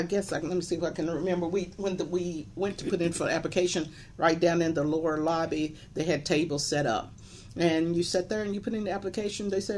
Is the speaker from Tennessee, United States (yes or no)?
yes; Tennessee, United States; moved away as an adult; now in Lansing, United States; I am originally from Tennessee, and I moved from Tennessee to Lansing after high school.